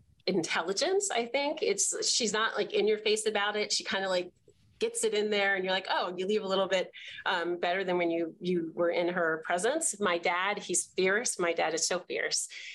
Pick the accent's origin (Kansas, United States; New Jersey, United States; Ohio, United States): New Jersey, United States; South Jersey. I am one of three and the baby.